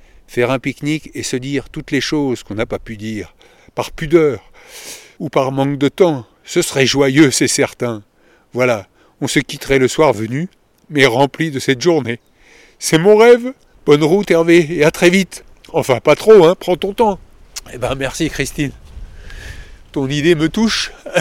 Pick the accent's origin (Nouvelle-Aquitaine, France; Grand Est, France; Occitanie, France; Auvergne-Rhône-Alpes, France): Grand Est, France; Ville-sur-Terre; born there; now in Paris, France; Je suis aujourd'hui à Paris, je ne pourrai donc pas vous saluer ni vous accueillir. Je suis né à Ville-sur-Terre, à 6700 mètres de la plus grande poubelle nucléaire du monde.